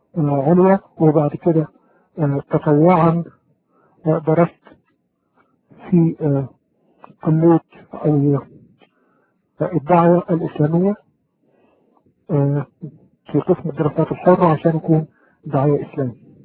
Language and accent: Arabic; Egypt; من مصر، اول مولود في اسره متدينه، والدي امام المسجد حتى الان في المنطقه اللي انا منها،